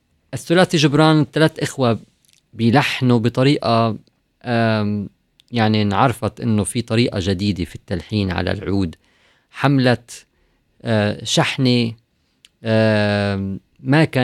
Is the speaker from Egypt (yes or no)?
no; Palestine; في كل ما يتعلق في ما نعيشه كفنانين كفلسطيني